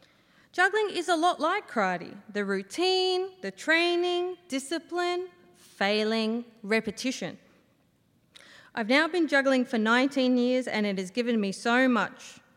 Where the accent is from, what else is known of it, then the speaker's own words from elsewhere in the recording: Yass, New South Wales, Australia; So, yep, I grew up in Yass with my brother, a second miracle baby, and my older sister. And we grew up on 5 acres.